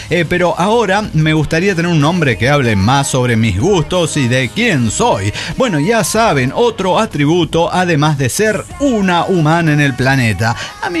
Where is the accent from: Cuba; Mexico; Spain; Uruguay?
Mexico; Coahuila; de Salteo, Coahuila.